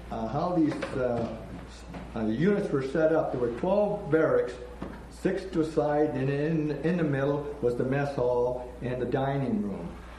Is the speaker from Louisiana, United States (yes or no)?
no; Wapato, Washington, United States; born there; also born or lived in Portland; I was born in 1934 in the Yakima Valley in Wapato, Washington. And Wapato, Washington is on a Yakima Indian Reservation.